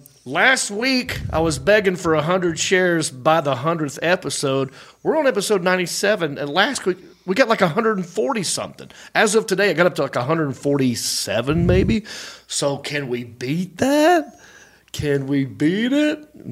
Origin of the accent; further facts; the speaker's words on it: Hickory, North Carolina, United States; That's right, I am from Hickory. I'm happy about it.